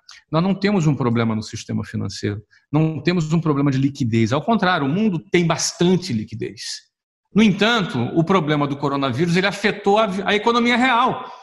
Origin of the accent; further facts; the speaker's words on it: Brazil; moved away; eu, como brasileiro, apesar de morar fora do Brasil, como brasileiro